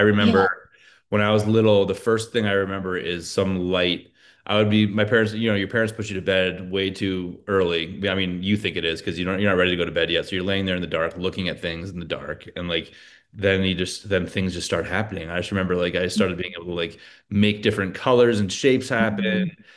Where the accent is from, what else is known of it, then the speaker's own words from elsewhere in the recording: Connecticut, United States; Hi, … from Connecticut. What? That's where I'm from.